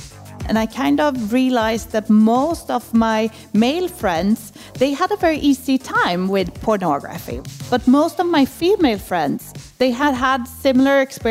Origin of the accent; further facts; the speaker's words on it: Stockholm, Stockholm County, Sweden; born there; English is a second language; a young adult, a young woman, young Swedish woman. I was born in Stockholm